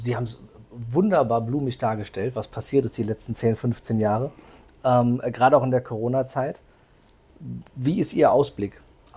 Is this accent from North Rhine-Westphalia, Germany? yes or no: no; Wiesbaden, Hesse, Germany; Wiesbaden.